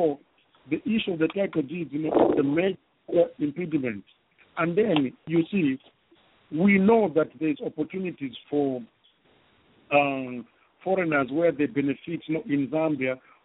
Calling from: Orlando, Florida, United States; I'm calling from Orlando, Florida.

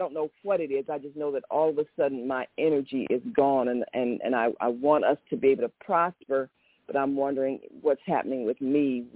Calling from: Chicago, Illinois, United States; So here I am calling from Chicago.

